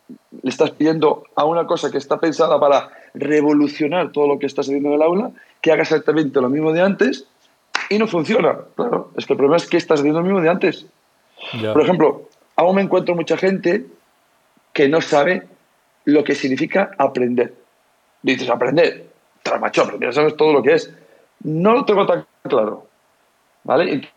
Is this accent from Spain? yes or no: yes; Galicia, Spain; Sí y no, como buen gallego te voy a decir, depende.